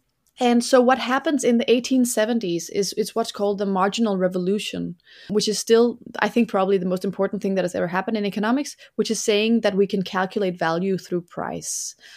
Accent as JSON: {"language": "English", "country": "Denmark", "said": "I come from Denmark where there are 4 pigs for every person."}